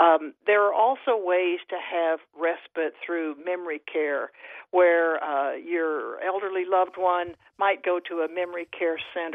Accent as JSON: {"language": "English", "region": "Oklahoma", "country": "United States", "tie": "born or raised there", "said": "I grew up in Oklahoma, and I grew up with the attitude of respect for elders"}